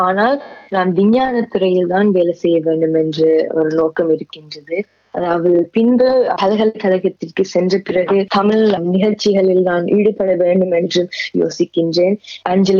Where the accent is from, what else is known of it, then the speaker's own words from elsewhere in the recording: Australia; நான் ஆஸ்திரேலியாவிலே பிறந்து வளர்ந்து தமிழ் பாடசாலை முன் பள்ளியில் இருந்தே தொடங்கினேன்.